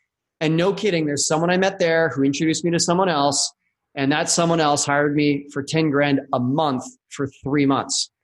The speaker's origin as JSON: {"language": "English", "country": "Canada", "said": "And as a Canadian, it cost more because the Canadian dollar was weak."}